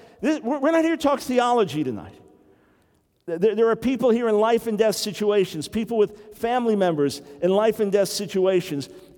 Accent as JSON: {"language": "English", "region": "New York", "country": "United States", "also_born_or_lived": "Pensacola, Florida", "said": "One thing I should explain, I'm from New York. I'm a New York Jew."}